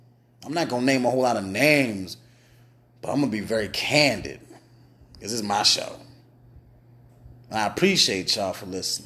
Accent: Pittsburgh, Pennsylvania, United States; I'm from Pittsburgh, PA.

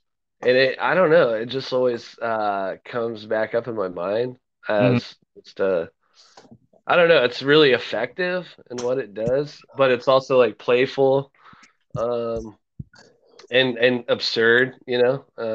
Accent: Wichita, Kansas, United States; I'm from Wichita, Kansas. Lived here my whole life.

